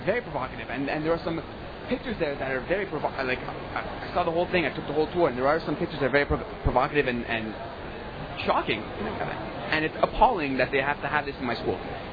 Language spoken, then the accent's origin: English; Canada; Like, I'm not pro-Jew, I'm not pro-Muslim, I'm not pro-anything. I'm Canadian, I'm a Christian Catholic